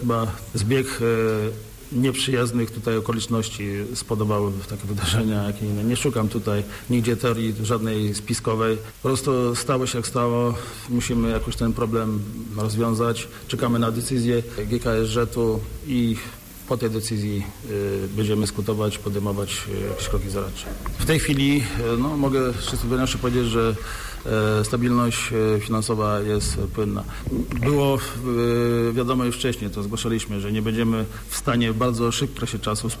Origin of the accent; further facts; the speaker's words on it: Piła, Greater Poland Voivodeship, Poland; Jesteśmy z Piły, chcemy tutaj, żeby Pile się mówiło dobrze